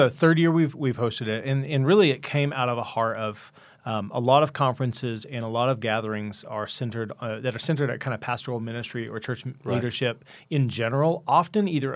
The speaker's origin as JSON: {"language": "English", "town": "Laverne", "region": "Oklahoma", "country": "United States", "tie": "born or raised there", "said": "down to places like where I grew up in Laverne, and even smaller rural places."}